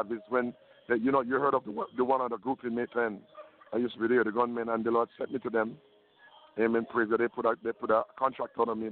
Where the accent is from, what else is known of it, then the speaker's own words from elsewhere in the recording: May Pen, Clarendon, Jamaica; I'm from Maypen, and I worship at the Miracle Temple Ministries in Maypen, Clarendon.